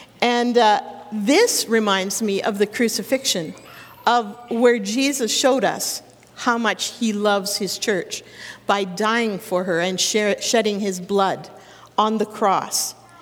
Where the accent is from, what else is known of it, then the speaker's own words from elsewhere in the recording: Sylvan Lake, Alberta, Canada; We met in Winnipeg. He was from Windsor. I'm from Sylvan Lake.